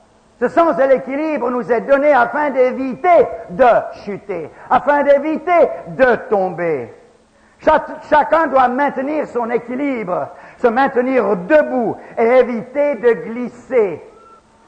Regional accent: Gabon; J'ai grandi au Gabon et lorsqu'il y a la saison des pluies, le terrain est une terre argileuse comme du savon mouillé.

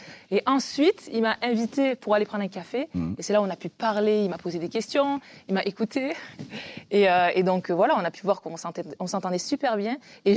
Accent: France; il savait que je venais de la France.

